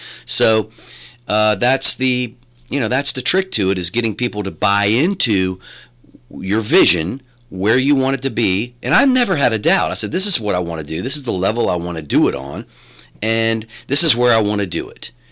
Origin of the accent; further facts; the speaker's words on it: West Virginia, United States; also born or lived in New Orleans; Which, you know, in Marion and places in Ohio, and where I was raised, West Virginia